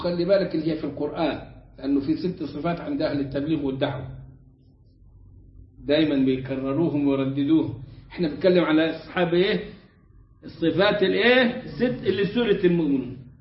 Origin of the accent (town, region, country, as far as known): Upper Egypt, Egypt